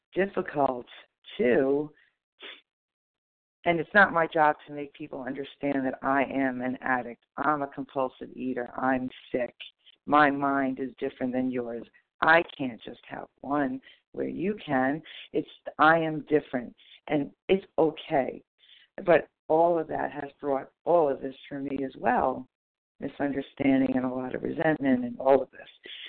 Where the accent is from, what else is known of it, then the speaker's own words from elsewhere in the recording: New Jersey, United States; from New Jersey.